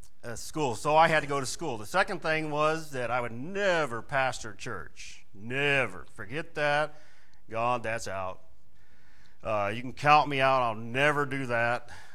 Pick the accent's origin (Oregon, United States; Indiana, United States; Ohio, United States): Indiana, United States; Hammond; I was born and raised in Hammond, and went to a little church there in Hammond.